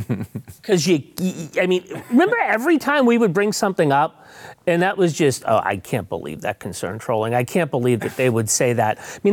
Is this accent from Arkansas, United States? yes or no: no; Massachusetts, United States; I mean, I'm from Massachusetts, so we're just going to go completely socialist.